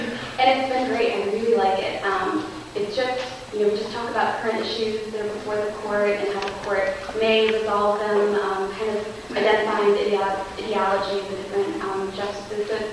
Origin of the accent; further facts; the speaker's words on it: Cleveland, Ohio, United States; now in Columbus, United States; Well, I grew up in Cleveland, and after I went to school in Virginia, I worked in D.C. for a couple years, and now came back to Columbus, and I live with my brother here.